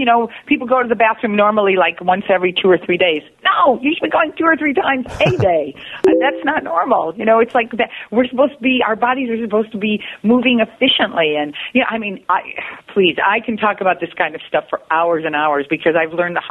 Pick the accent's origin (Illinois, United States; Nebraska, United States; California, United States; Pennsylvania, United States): Illinois, United States; Chicago; I'm excited about coming to Chicago, my hometown.